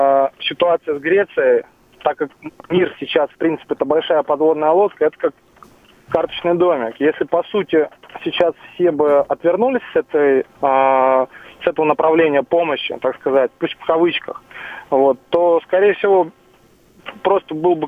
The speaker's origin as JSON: {"language": "Russian", "region": "Moscow", "country": "Russia", "said": "Я из Москвы."}